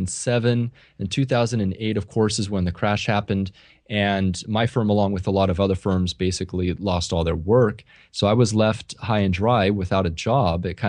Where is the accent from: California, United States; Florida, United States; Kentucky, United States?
California, United States; also born or lived in East Coast; So I grew up out here in California, and I found my way to the East Coast just because of school, just because of Cornell.